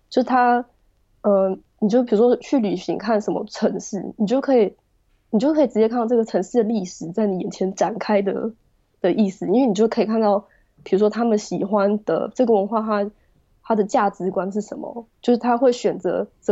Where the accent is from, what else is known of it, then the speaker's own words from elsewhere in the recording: Taiwan; also born or lived in United States; now in Berlin, Germany; 然后我是在台湾长大